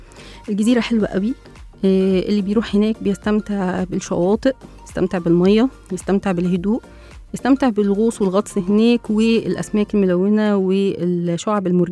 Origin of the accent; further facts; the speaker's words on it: Egypt; ويمكن أكتر حتة إحنا كمصريين بنروحها في محافظة البحر الأحمر نستمتع بيها